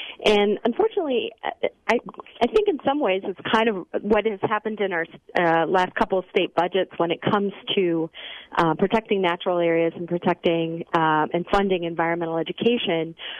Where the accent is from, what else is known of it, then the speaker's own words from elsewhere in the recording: Cottage Grove, United States; I remember, so I grew up in Cottage Grove, and we had a state or a school forest right behind our school.